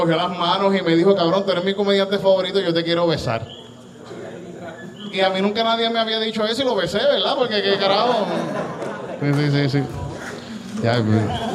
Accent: Puerto Rico; yo soy puertorriqueño.

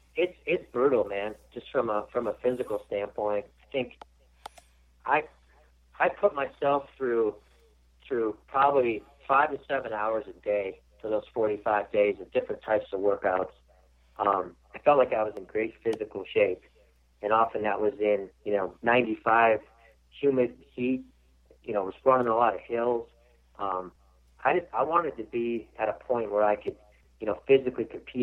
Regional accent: Marshfield, Wisconsin, United States; Yeah, I grew up in a family of four kids. Three of us were a year apart.

